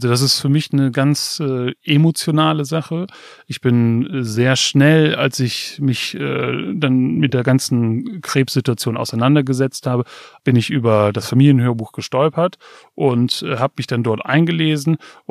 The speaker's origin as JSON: {"language": "German", "town": "Aurich", "region": "Lower Saxony", "country": "Germany", "tie": "born or raised there", "said": "in der Jugend, in meiner Heimat, dann in meinem Fall Aurich aus Friesland, schön beschaulich."}